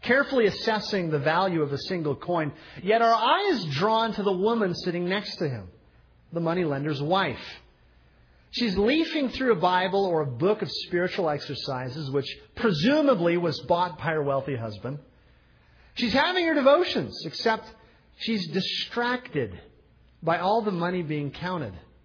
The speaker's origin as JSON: {"language": "English", "country": "United States", "said": "Americans, I know I'm speaking as an American"}